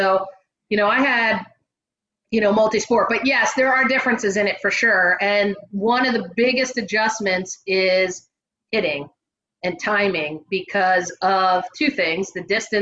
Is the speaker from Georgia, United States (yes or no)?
no; Pennsylvania, United States; I grew up outside of the Philadelphia region. And so watching the Phillies, and I was, strangely enough, with my Irish heritage, a Red Sox fan early on.